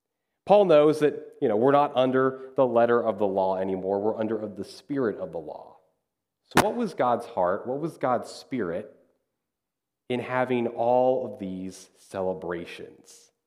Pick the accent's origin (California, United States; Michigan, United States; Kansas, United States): Kansas, United States; Like when I grew up, where I was growing up in Kansas